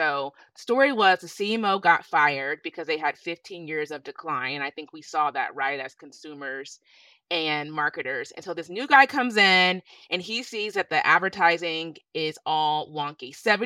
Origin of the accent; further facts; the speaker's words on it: Texas, United States; But one thing that I really love about being a Texan is that we have a strong sense of loyalty to our state and to the people that live here. It's part of who we are as Texans